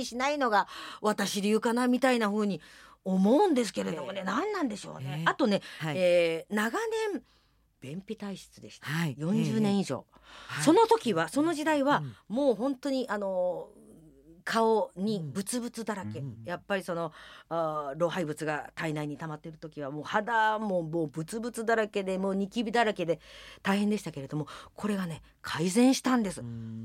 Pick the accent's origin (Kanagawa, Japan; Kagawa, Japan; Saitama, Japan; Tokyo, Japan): Kagawa, Japan; この度香川県に25年間、維持管理をしてしまった私の実家、これを実家じまいしました。